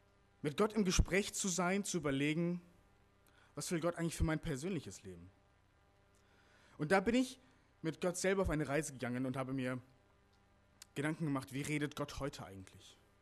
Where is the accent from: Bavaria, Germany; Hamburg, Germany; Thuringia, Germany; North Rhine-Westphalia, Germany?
North Rhine-Westphalia, Germany; Meckenheim; Ich komme aus Meckenheim. Ich bin 28 Jahre alt